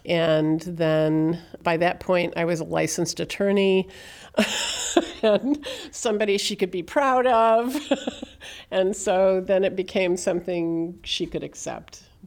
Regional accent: Paw Paw, Michigan, United States; promptly went back to my hometown in Pawpaw and open a post office box

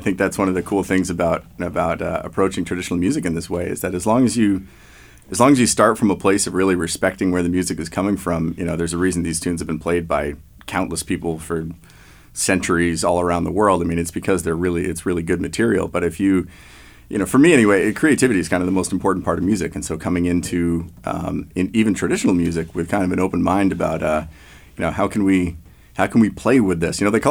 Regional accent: Canterbury, New Hampshire, United States; Canterbury. Grew up in Canterbury.

